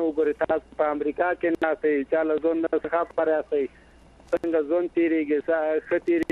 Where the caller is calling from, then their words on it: Baghlan, Afghanistan; له بغلانه مې در ته زنګ وهلی ده